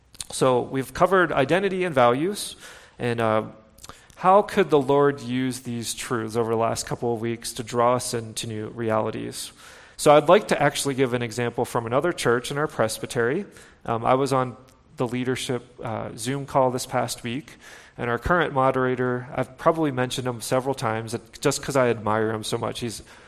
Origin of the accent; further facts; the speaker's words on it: United States; And my response was, I'm an American. That's what I do. That's what we do.